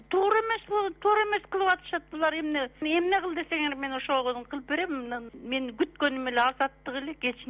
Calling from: Batken, Batken Region, Kyrgyzstan; Баткенден болом

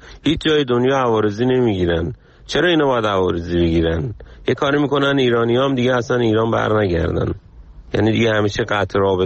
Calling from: London, United Kingdom

